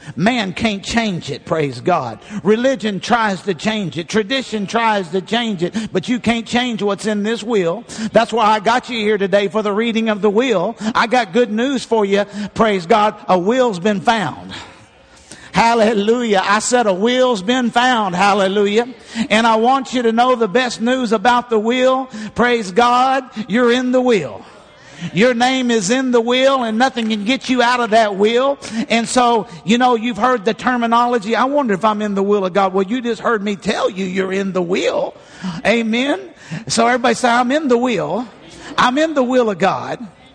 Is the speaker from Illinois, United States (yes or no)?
no; Arkansas, United States; A lot of people think that we came from, near poverty, because, you know, I came from Arkansas.